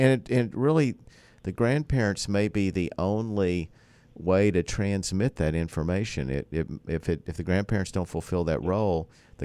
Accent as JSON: {"language": "English", "region": "Appalachia", "country": "United States", "tie": "born or raised there", "said": "Whereas I grew up in Appalachia, and in Appalachia, you know, it's almost ancestor worship"}